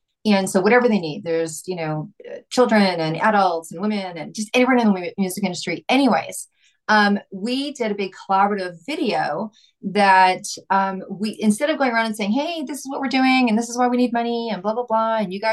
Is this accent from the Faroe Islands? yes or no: no; Vancouver, British Columbia, Canada; I bungee jumped backwards up off a crane in Montreal and screamed, hey, I'm from Vancouver.